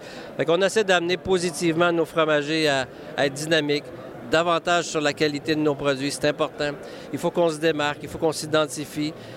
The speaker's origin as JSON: {"language": "French", "region": "Quebec", "country": "Canada", "said": "hey, nous, on est du Québec. On est de chez nous."}